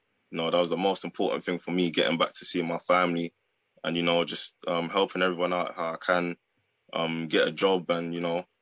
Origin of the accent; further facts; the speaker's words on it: London, United Kingdom; I'm from London.